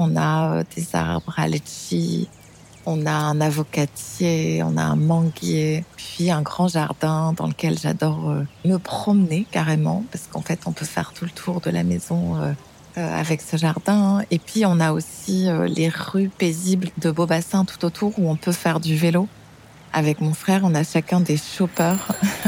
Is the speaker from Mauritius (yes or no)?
yes; Moka, Mauritius; born there; Je vais avoir 50 ans dans quelques jours. Je suis mauricienne et j'ai deux grandes filles, Emma, qui a 23 ans, et Luna, qui a 18 ans. Je suis née à Moka le 14